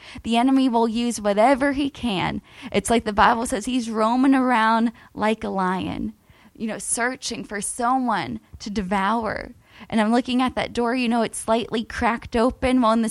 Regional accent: Miami, Florida, United States; Well, you know, I grew up in Miami, grew up in a ministry family, passionate about God, just excited about his plan.

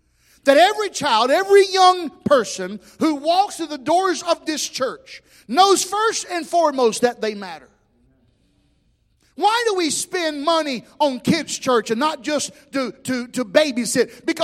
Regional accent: the South, United States; You know, I'm from the South, so the famous last words is, watch this.

